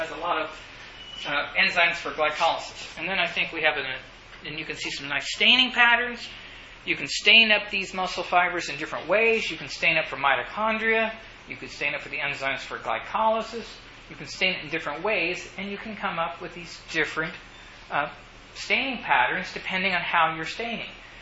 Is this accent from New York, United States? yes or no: no; Sweetwater, Texas, United States; My hometown, look it up, CNN has a hit on that, Sweetwater, Texas, the world's largest rattlesnake roundup in the world.